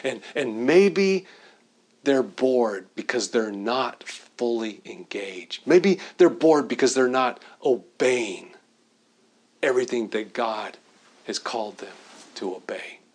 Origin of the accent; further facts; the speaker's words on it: United States; I love being an American. I love the freedom that we have in America